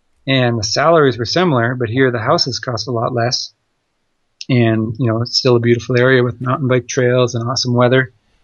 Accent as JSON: {"language": "English", "country": "Canada", "tie": "born or raised there", "also_born_or_lived": "Ottawa", "said": "growing up in Canada, the places where I lived have worse winters than anywhere in the lower 48 for the most part."}